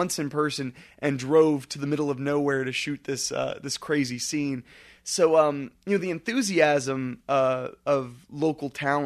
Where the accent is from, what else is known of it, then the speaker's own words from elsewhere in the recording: Dayton, Ohio, United States; So basically what I've learned is that in my hometown in Dayton, if you hand it to people and you show them, hey, we have something cool, they respond readily.